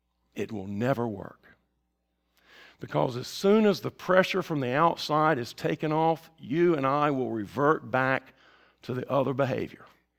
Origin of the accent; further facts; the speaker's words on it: Tarboro, North Carolina, United States; growing up in Tarboro, North Carolina, in an overachieving family as a sort of a middle child who hated life